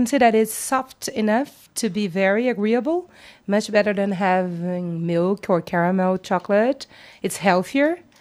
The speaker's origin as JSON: {"language": "English", "region": "Rio de Janeiro", "country": "Brazil", "said": "it's a way to keep Rio de Janeiro with us all the time because we come from Rio. And for us, Cariocas, that means good luck and just a remembering home a little."}